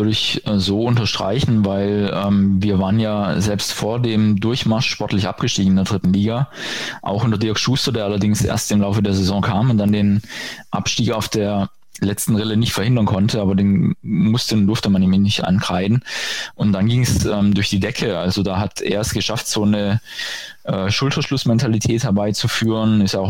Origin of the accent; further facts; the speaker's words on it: Baden-Württemberg, Germany; ich stamme aus Baden-Württemberg